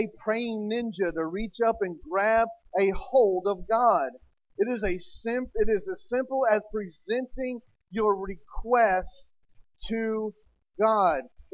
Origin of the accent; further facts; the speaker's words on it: Tennessee, United States; I'm from Tennessee. That doesn't work. So it's got to be simple. I pray in my southern.